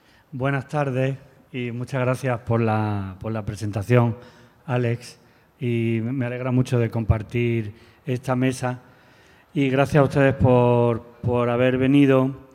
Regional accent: Jaén, Andalusia, Spain; Desde Jaén, que es de donde yo soy

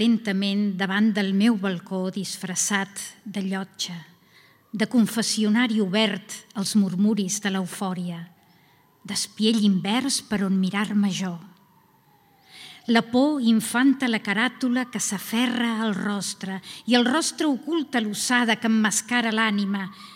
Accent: Sitges, Catalonia, Spain; d'on jo vinc, ve de Sitges, que és la ciutat, o diguem ciutat-poble, més aviat, més salvatge que conec

